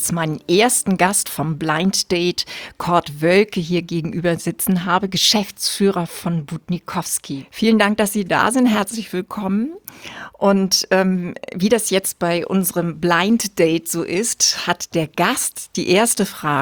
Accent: Wesselburen, Schleswig-Holstein, Germany; Also sonst in so einem Dorf, ich bin ja im Dorf aufgewachsen.

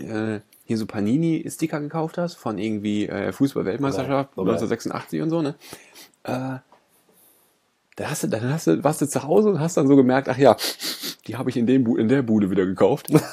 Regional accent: Essen, North Rhine-Westphalia, Germany; ich bin in Essen-Krai groß geworden. Und Krai hat nur echt nicht. Hat er auch keinen guten Ruf, ne? Ist echt eigentlich ganz schön, aber auch ein hartes Pflaster. Und ich bin da zur Grundschule gegangen

